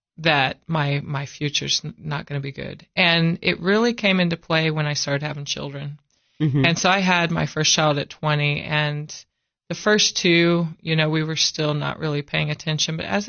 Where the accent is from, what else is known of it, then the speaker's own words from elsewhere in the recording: Arizona, United States; I'm from Arizona, so we'd walk down to the 7-Eleven or Circle K, fill up on candy, drink 2-liter Cokes, you know.